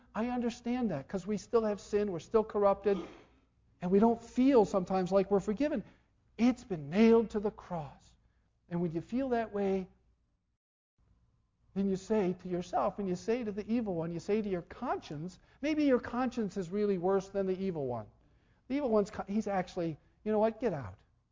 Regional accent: Nebraska, United States; When they did Charlie Starkweather in 1959 or 1960 in my hometown, it was an early spree killer. The lights around the Nebraska State Penitentiary dimmed

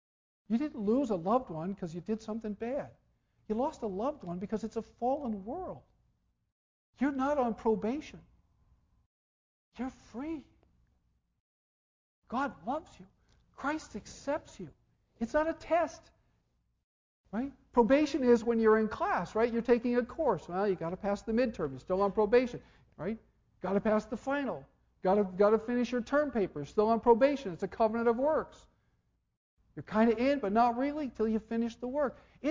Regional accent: Nebraska, United States; When they did Charlie Starkweather in 1959 or 1960 in my hometown, it was an early spree killer. The lights around the Nebraska State Penitentiary dimmed

